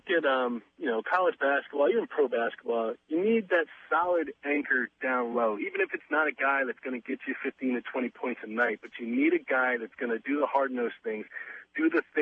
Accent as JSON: {"language": "English", "region": "Pennsylvania", "country": "United States", "tie": "born or raised there", "said": "I grew up in the Philadelphia area, as did Pat Chambers."}